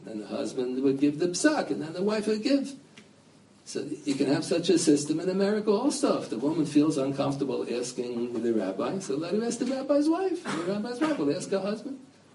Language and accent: English; Pennsylvania, United States; born there; And then in New York, and I was born in Pennsylvania, we never said my rabbis on Yonta